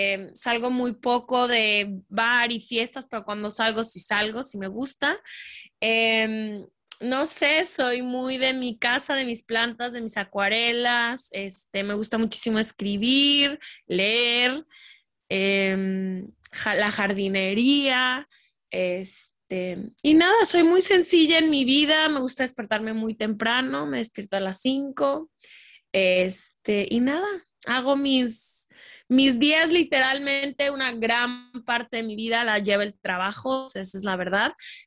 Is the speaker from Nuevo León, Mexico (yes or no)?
no; Guadalajara, Jalisco, Mexico; nací en México, crecí en Guadalajara toda mi vida